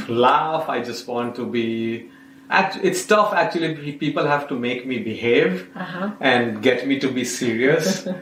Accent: Patna, Bihar, India; based on my experience of growing up in Pataliputra, Patna

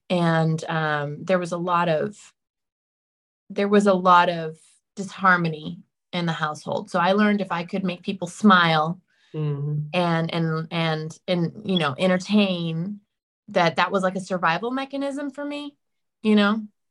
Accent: Texas, United States; I mean, I grew up in Texas, so football games are huge. Everybody shows up.

